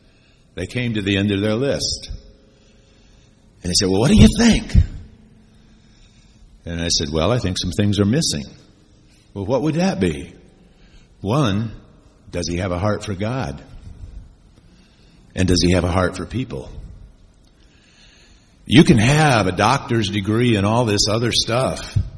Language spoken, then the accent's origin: English; Battle Creek, Michigan, United States; also born or lived in Washington State; I grew up in Michigan, Battle Creek, city in Michigan, went to Battle Creek Bible Church. And then from there, I ended up eventually in the ministry in out west. I was in Washington State.